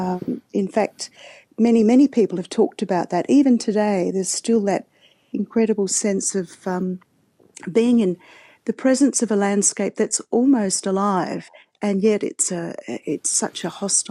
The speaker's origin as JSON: {"language": "English", "town": "Adelaide", "region": "South Australia", "country": "Australia", "tie": "born or raised there", "said": "I grew up in Adelaide and used to spend my childhood trying to learn to swim in the Southern Ocean."}